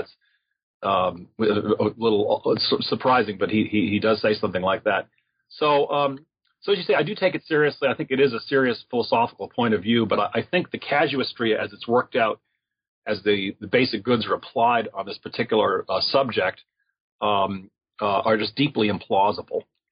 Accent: United States; But as an American, I can see easily how people, you know, doubt these arguments.

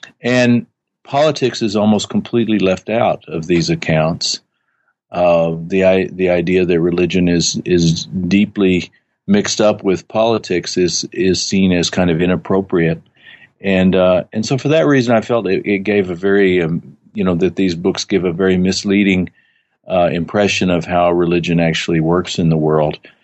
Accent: United States; My own interests have continued to evolve in terms of my sense in which, as an American, our view of religion is very peculiar

